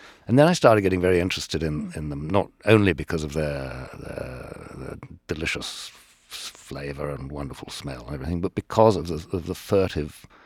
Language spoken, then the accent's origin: English; United Kingdom; It was by luck, because as most English people do, when we used to come on vacation to France, we just point the cars and go as fast as we could down to the beach and the coast